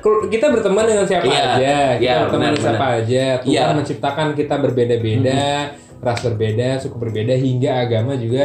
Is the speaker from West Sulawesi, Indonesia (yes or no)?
no; Jakarta, Indonesia; born there; now in Bogor, Indonesia; gue kelahiran Jakarta, kakek gue Cina asli, bokap gue dari Jogja, nyokap gue Pekalongan, dan gue tinggal di lingkungan Sunda, just di Bogor.